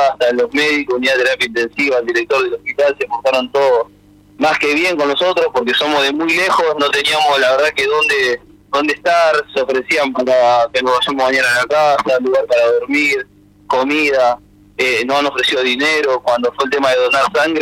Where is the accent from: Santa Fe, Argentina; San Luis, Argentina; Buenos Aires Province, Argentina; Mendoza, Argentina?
Santa Fe, Argentina; Villa Constitución; Nosotros somos de Villa Constitución, provincia de Santa Fe, que está aproximadamente a 240 kilómetros ahí de Mercedes.